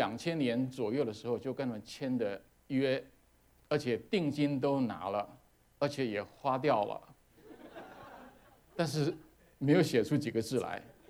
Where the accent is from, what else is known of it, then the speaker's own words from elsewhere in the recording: Taiwan; 我们从台湾来的发音不是很准